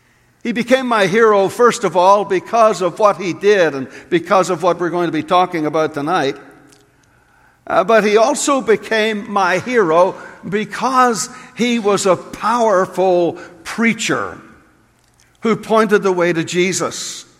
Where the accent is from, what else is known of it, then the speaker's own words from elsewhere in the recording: Belfast, Northern Ireland, United Kingdom; When I was a little boy growing up in Ireland, I first heard about John the Baptizer, John the Baptist, sitting in Sunday school, in a little mission school, little mission Sunday school in Belfast.